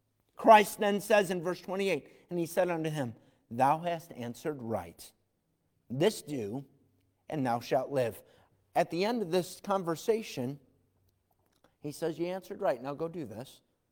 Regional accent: Irondequoit, New York, United States; There were kids, we grew up in Irondequoit, and there were some kids down the street

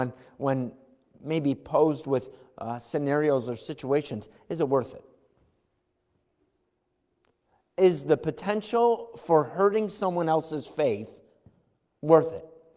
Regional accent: United States; Yeah, but I'm an American. I understand that.

